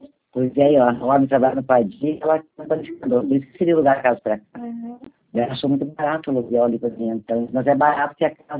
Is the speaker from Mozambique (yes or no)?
no; Guarapuava, Paraná, Brazil; Eu sou daqui de Garapuava mesmo.